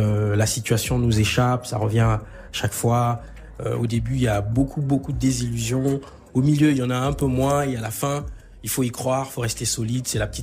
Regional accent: France; Je viens de France, je suis nominé.

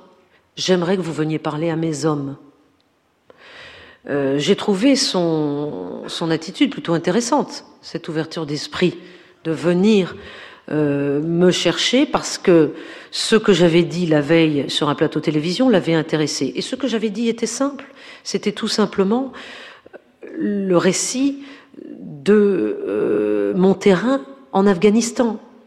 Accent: France; Moi, je ne suis ni russe, ni tchétchène, ni irakienne, ni afghane, ni syrienne. Je suis française.

